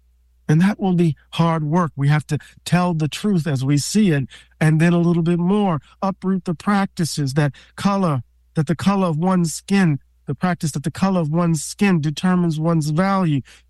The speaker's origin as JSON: {"language": "English", "country": "United States", "said": "And here I'm speaking as an American, of course."}